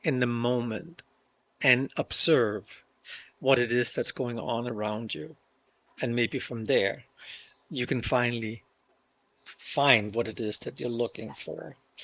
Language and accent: English; Denmark; first language Danish; English is a second language; I speak Danish perfectly. Of course I don't. And that's my mother tongue. I speak it very well. I speak it good. I speak it naturally. I wouldn't say I'm an expert in Danish. You know, even English, which is my second language